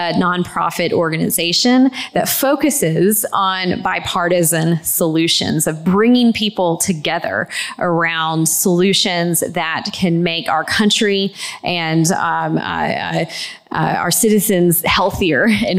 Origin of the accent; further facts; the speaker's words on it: Washington, District of Columbia, United States; it was a real exciting time to be able to do that study in my hometown of Washington, D.C.